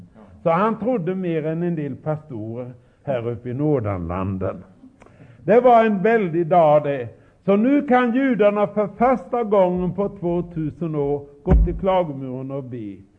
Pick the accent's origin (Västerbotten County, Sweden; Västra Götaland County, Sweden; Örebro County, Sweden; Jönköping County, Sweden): Jönköping County, Sweden; Hjälmseryd; accent: Hjälmseryd dialect; talar jag utpräglad hjälmsryska, och det är ett särskilt språk som ingen kan lära utom den som är född där.